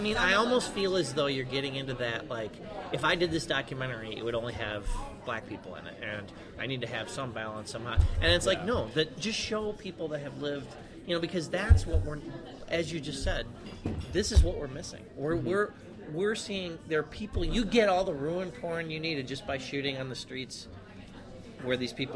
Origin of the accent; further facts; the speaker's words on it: Michigan, United States; It's because we're from Michigan.